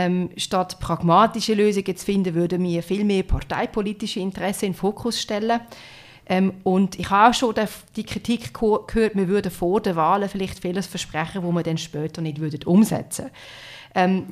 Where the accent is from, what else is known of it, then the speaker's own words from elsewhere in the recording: Aargau, Switzerland; also born or lived in Ennepetal, Germany; aufgewachsen in den ersten Lebensjahren in Deutschland, im Bundesland Nordrhein-Westfalen, in einer Stadt, wo man Ennepetal nennt. Und bin dann aber später in meiner Kindheit und Jugend in die Schweiz gezogen, bin im Kanton Aargau